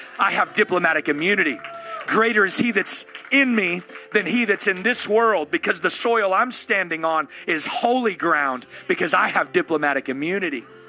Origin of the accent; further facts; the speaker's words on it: United States; now in Canada; I'm an American living in Canada.